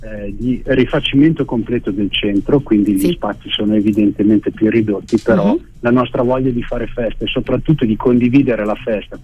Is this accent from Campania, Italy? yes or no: no; Turin, Piedmont, Italy; noi siamo di Torino